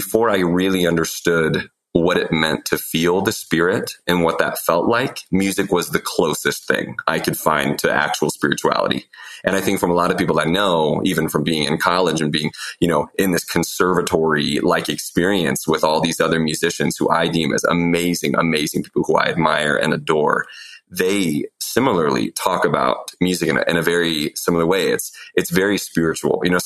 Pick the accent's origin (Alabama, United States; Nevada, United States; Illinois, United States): Nevada, United States; Las Vegas; born there; also born or lived in Japan / California; Well, I was born in Vegas. I spent a couple of years here, a little bit in Japan and California.